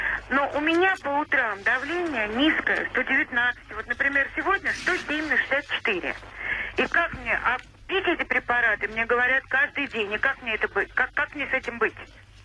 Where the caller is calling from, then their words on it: Moscow, Russia; я из Москвы.